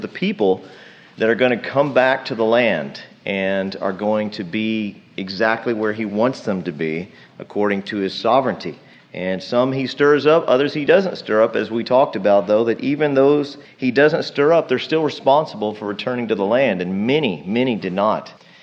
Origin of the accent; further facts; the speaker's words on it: United States; It may not feel right, especially being an American